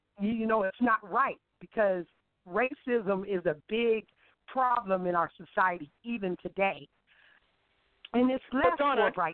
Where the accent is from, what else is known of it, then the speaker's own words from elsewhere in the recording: Des Moines, Iowa, United States; I actually was born and raised in Des Moines, Iowa.